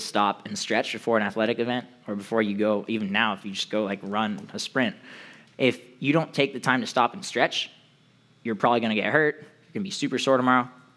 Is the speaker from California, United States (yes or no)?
yes; California, United States; Now, we're from Southern California, so that's normal.